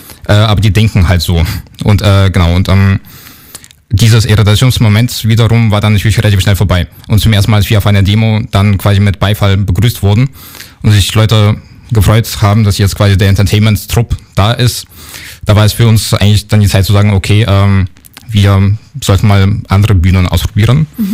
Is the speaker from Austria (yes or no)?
no; Leipzig, Saxony, Germany; Ich bin selbst auf den Demos in Leipzig groß geworden.